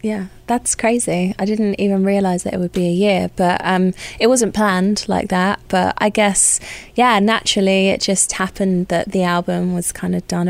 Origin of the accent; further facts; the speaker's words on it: London, United Kingdom; growing up in London, in the city, I would be in London in the week, and then on the weekends, my mom's from Wales, so we go to the countryside